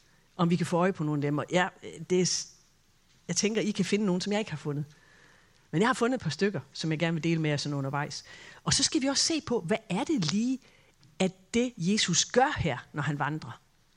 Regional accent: Esbjerg, Region of Southern Denmark, Denmark; Jeg er vokset op i Esbjerg, Vestjylland.

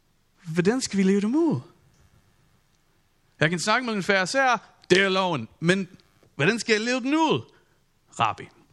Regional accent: United States; Danish is a second language; now in Denmark; Man kan slet ikke mærke, at jeg er amerikaner.

